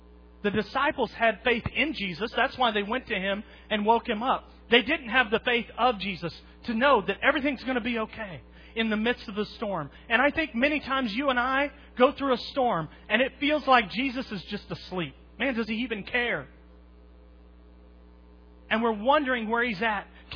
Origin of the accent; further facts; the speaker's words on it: Oklahoma, United States; I grew up in Oklahoma, tornadoes every year.